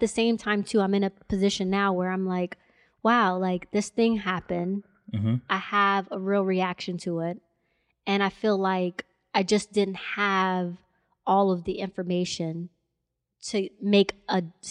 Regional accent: United States; I have a different reality from her because I grew up in America.

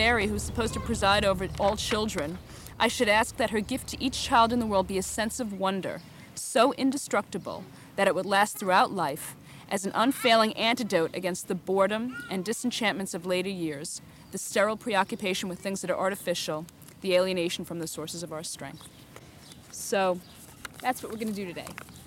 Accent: Brooklyn, New York, United States; I grew up in Brooklyn, and we had like a little lot behind our building

